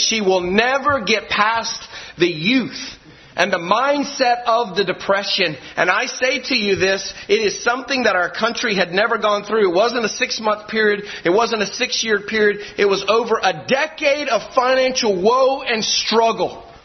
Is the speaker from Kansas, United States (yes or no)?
no; Greensboro, North Carolina, United States; I want to tell you, I'm from Greensboro, North Carolina. Back in the early 50s, late 40s, in Greensboro, North Carolina, the gospel was abounding.